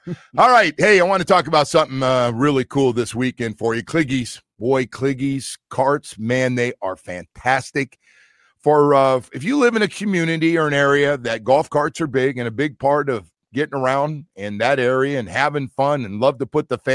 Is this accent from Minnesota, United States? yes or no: no; Florida, United States; I grew up in Dade County.